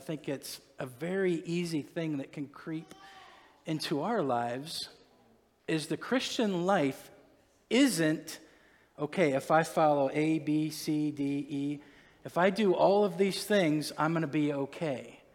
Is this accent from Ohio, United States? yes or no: yes; Norton, Ohio, United States; I grew up in near Akron in Norton, Ohio.